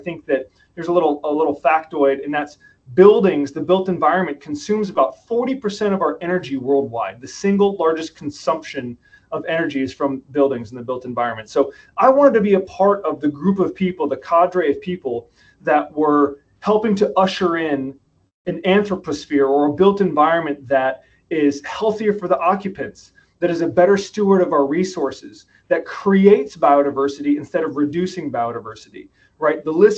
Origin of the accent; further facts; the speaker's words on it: Midwest, United States; So real quick, you know, 1 to 2 minute background is I grew up in the Midwest.